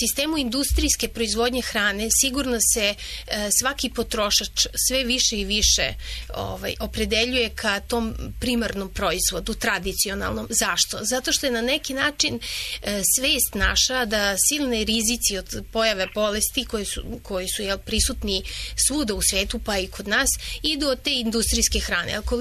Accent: Serbia; Kod nas u Srbiji imate situaciju da mi imamo, znači zahvaljujući Turskoj vladavini, ali imamo neki uticaj turske kuhinje kod nas.

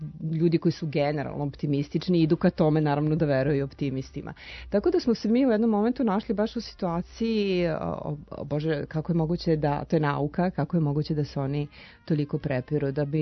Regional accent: Milan, Lombardy, Italy; ja dolazim iz Milana, znači to je sve oko Milana, znači gde Bergamo, Breše, svi ti gradovi.

